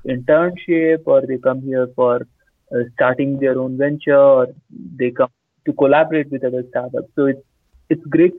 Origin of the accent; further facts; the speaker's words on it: Patna, Bihar, India; now in Bangalore, India; No, I have all listing in Bangalore, and there's one listing back in my hometown, which is Patna.